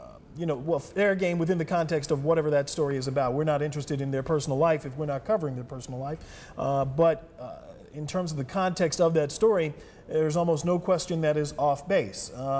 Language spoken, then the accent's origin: English; Philadelphia, Pennsylvania, United States; now in Atlanta, United States; I mean, it's a big, small town to me, but then I'm from Philadelphia